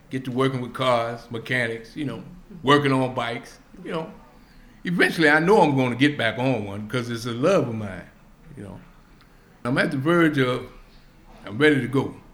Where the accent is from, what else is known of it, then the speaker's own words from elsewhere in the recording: Bowie, Maryland, United States; I'm from Bowie, Maryland, born and raised.